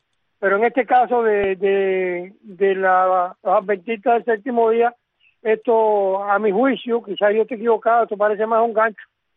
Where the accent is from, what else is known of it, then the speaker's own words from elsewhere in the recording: Santa Clara, Villa Clara, Cuba; born there; yo soy nacido en Santa Clara y me conozco mi ciudad palmo a palmo.